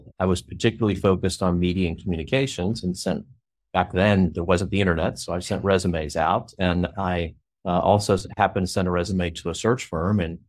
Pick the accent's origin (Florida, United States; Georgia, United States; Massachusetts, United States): Florida, United States; born there; So I was born in Florida.